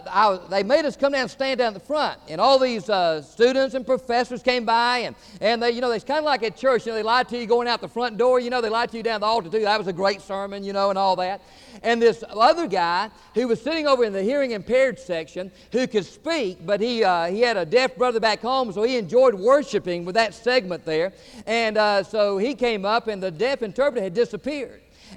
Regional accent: Georgia, United States; also born or lived in Florida; And I was born in Florida. I was raised in Georgia, but I talk like I'm from New York City, all right?

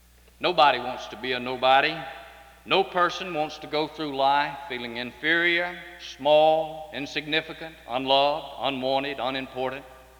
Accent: Seneca, South Carolina, United States; If you traveled on Highway 59 out of my hometown of Seneca, South Carolina, soon you'd come upon a section of the country called Snow Creek.

